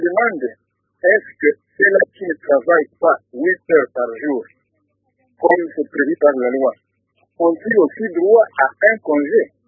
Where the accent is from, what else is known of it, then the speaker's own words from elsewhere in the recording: Bukavu, South Kivu, DR Congo; chez nous en RD Congo en général et à Bukavu en particulier